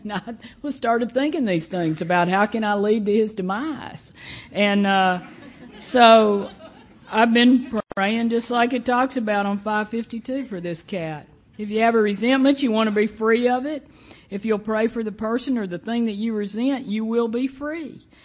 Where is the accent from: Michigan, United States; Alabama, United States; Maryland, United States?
Alabama, United States; So I was growing up in Alabama as I was speaking